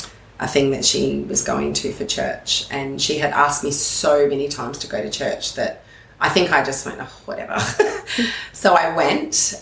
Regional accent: Adelaide, South Australia, Australia; now in Queensland, Australia; I'm from Adelaide, so we lived in Adelaide. So I got a ticket and came up and to live in Queensland

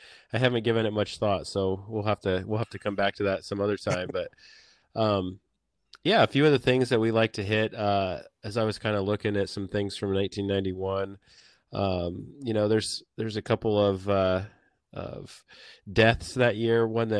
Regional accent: Midwest, United States; I know I'm from the Midwest in a small town, and I don't really remember much of the web until probably more like 95, 96, 97

